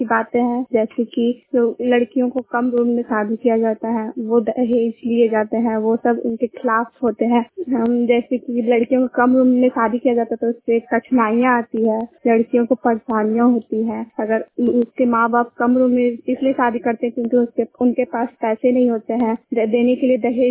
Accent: Badhauna, India; मैं बढ़ौना की रहने वाली हूँ।

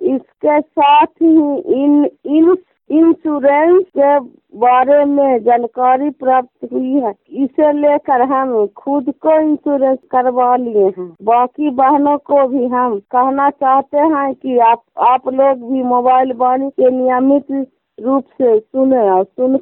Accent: Badi Gosi, Bihar, India; ग्राम बड़ी गोसी, प्रखंड हिलसा, जिला ललंदा के रहने वाली हूँ।

